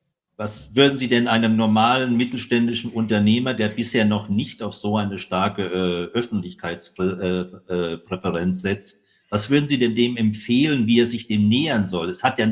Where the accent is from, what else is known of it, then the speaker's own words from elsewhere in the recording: Baden-Württemberg, Germany; wir kommen ja aus dem Baden-Württembergischen, aus dem Schwäbischen.